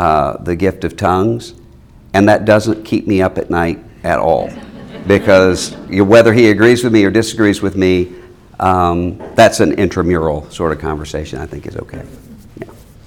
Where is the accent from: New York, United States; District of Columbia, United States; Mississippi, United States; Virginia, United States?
Mississippi, United States; they moved back to my home state of Mississippi.